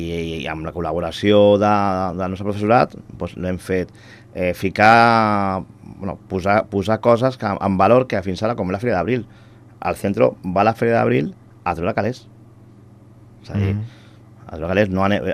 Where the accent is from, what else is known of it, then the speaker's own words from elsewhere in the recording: Sant Cugat del Vallès, Catalonia, Spain; com a Sant Cugatenc, és a dir, jo he nascut a Sant Cugat i vinc del barri del Monestir